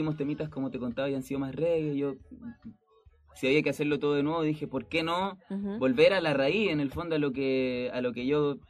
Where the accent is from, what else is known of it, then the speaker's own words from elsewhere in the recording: Talca, Maule, Chile; soy de Talca, de una ciudad que es más pequeñita, de la zona centro-sur, en un país tan centralista y además tan eurocéntrico